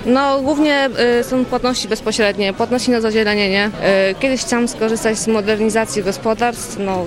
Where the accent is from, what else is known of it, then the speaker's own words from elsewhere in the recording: Starowice Dolne, Opole Voivodeship, Poland; jestem rolniczką ze Starowic Dolnych.